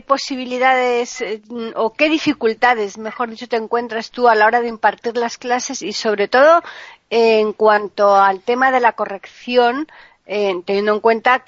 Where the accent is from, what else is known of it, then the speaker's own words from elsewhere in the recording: Seville, Andalusia, Spain; yo soy de Sevilla, del sur de España.